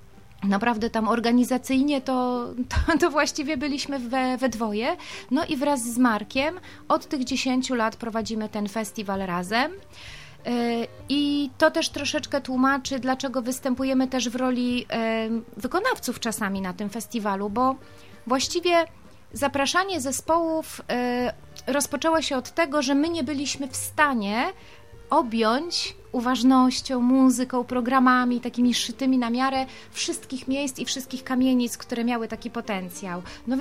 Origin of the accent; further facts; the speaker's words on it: Warsaw, Masovian Voivodeship, Poland; I jako, że przez wiele, wiele lat mieszkałam za granicą, przyjeżdżałam w wakacje do Warszawy i mimo tego, że jestem rodowitą warszawianką